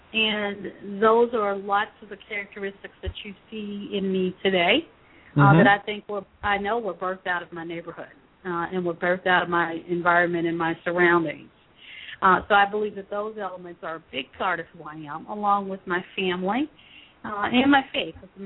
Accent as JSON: {"language": "English", "town": "Memphis", "region": "Tennessee", "country": "United States", "tie": "born or raised there", "said": "I grew up on Beale Street."}